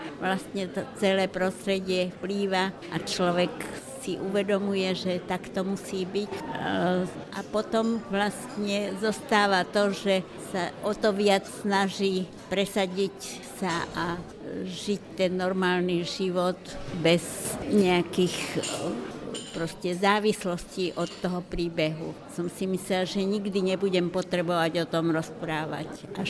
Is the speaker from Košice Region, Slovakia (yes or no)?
yes; Spišská Nová Ves, Košice Region, Slovakia; Som zo Spišskej Novej Vsi … som ročník 1936